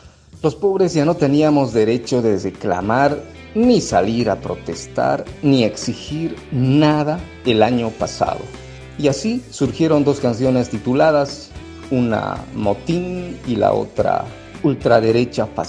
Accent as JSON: {"language": "Spanish", "country": "Bolivia", "said": "Somos del país de Bolivia"}